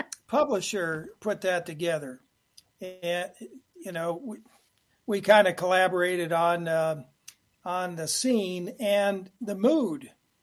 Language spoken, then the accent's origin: English; Ohio, United States; Well, I grew up in Ohio, and as you mentioned, Jim, in 5th grade, I read my first Zane Grey